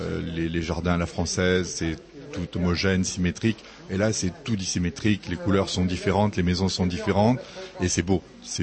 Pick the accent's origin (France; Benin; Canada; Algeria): France; Limoges, Nouvelle-Aquitaine; je viens de Limoges et je suis en République tchèque pour une semaine.